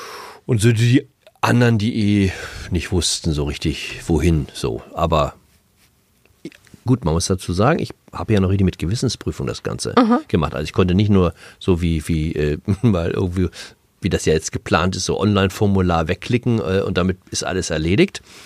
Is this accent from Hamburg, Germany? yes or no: yes; Hamburg, Germany; Also als ich groß geworden bin, 70er, 80er, also jedenfalls an dem Gymnasium, an dem ich war, Hamburger Norden